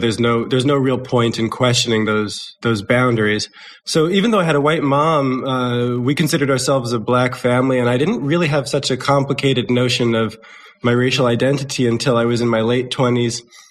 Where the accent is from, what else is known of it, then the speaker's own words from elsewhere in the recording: New Jersey, United States; I grew up in New Jersey in the United States